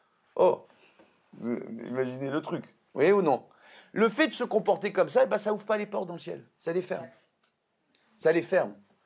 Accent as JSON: {"language": "French", "country": "Tunisia", "said": "quand on est Tunisien, on aime la tchèque-tchouka"}